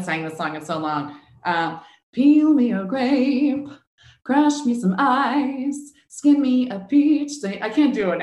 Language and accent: English; New York City, New York, United States; born there; Yeah, I was born in the West Village.